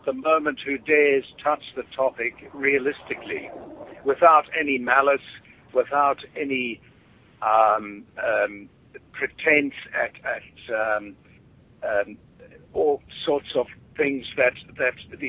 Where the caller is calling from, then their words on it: South Australia, Australia; I'm sitting in a car. I'm 100 kilometers from Adelaide, and I'm almost in the middle of nowhere